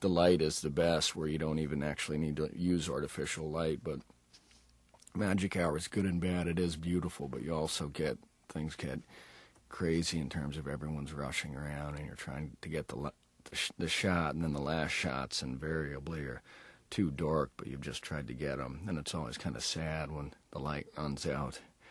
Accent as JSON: {"language": "English", "region": "Texas", "country": "United States", "tie": "born or raised there", "said": "Growing up in Texas, I would have to kind of hide the fact that I had absolutely no interest in the sports page."}